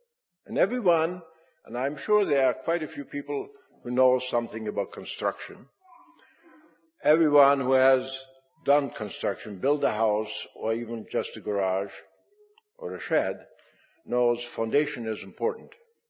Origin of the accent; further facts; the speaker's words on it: Paraguay; in my childhood church where I grew up in Paraguay